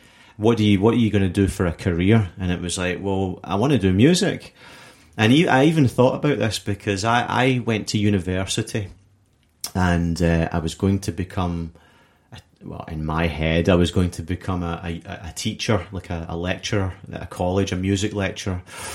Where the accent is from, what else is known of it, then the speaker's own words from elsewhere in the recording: Glasgow, Scotland, United Kingdom; I had a disadvantage of growing up in Glasgow